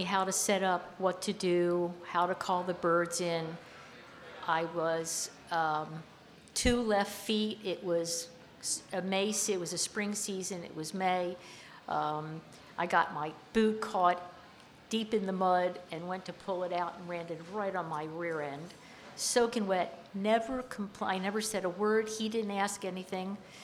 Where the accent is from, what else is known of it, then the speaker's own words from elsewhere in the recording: Wilmington, Delaware, United States; also born or lived in Philadelphia; now in Vermont, United States; I was born in Philadelphia, I grew up in Wilmington, Delaware. No one anywhere near me hunted. I was a city kid.